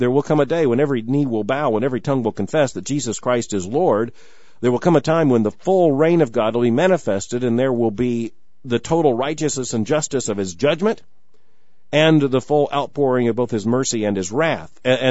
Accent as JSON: {"language": "English", "country": "United States", "said": "I believe as an American that it's important"}